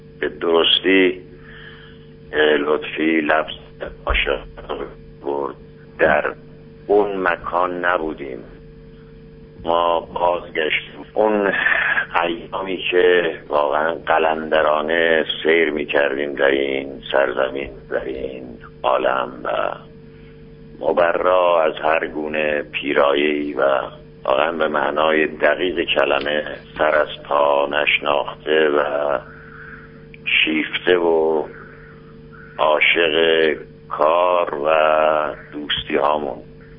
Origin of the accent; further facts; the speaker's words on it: Iran; به عنوان یک ایرانی قدم او رو به ایران خوش آمد میگم